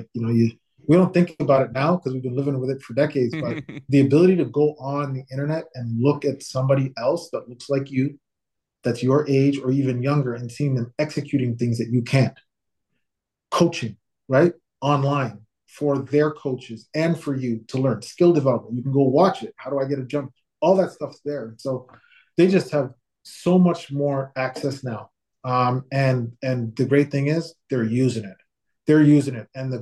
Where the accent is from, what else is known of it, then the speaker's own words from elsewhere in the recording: Canada; And then I would just say, probably as a fan, as a Canadian, like, how can you not be proud?